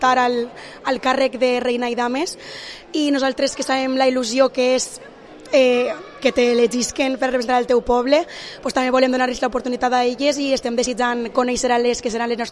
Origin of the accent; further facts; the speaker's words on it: Vila-real, Valencian Community, Spain; poder tenir l'oportunitat de representar el meu poble més allà de lo que és Vila-real